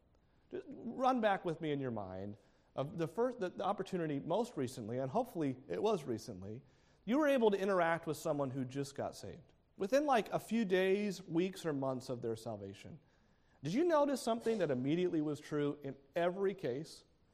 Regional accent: New England, United States; now in Florida, United States; We don't do this as much in Florida, but where I grew up in New England

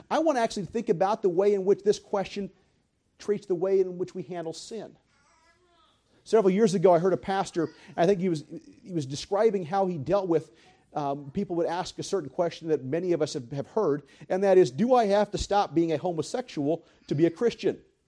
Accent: United States; No, I'm an American. I love America.

